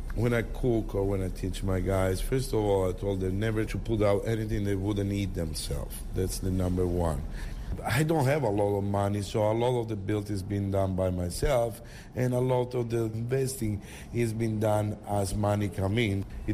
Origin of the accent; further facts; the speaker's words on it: Italy; English is a second language; now in New York, United States; I always thought California, probably because I come from Italy, I like the weather and the girls. Instead, here I am now. I'm almost 17 years.